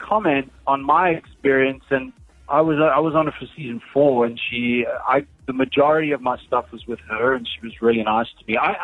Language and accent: English; South Africa; also born or lived in Australia; 2006 to 2010, I had a full-on Australian accent. I don't know why. Yeah, I grew up in South Africa